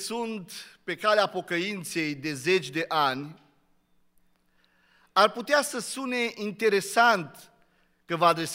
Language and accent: Romanian; Romania; mirosea, zicem noi românii, de departe alcool